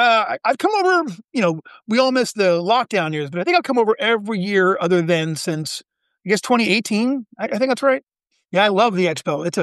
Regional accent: New York, United States; also born or lived in Georgia; I was actually born in New York, and I lived, I grew up on Long Island. And then my family, we moved around a lot until my family settled in Georgia.

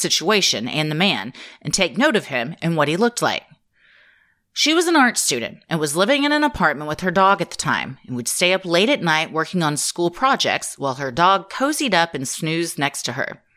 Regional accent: Seattle, Washington, United States; I grew up in Seattle, which seems to be the serial killer breeding ground. What is it about Seattle? The rain 9 months a year?

